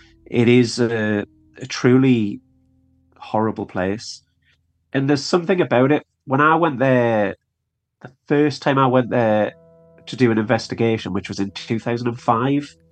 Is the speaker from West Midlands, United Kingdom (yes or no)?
no; North East England, United Kingdom; born there; I was born in Northumberland and I live just outside of Northumberland now. It's a beautiful county. It's the most remote county in England as well.